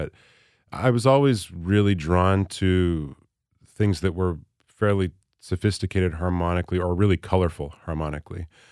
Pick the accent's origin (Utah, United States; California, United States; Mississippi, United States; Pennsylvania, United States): Utah, United States; Salt Lake City; also born or lived in Seattle; I grew up mainly in Salt Lake City. I was born in Seattle, but left there when I was about 8 years old. So I got into music when I was a kid in Salt Lake.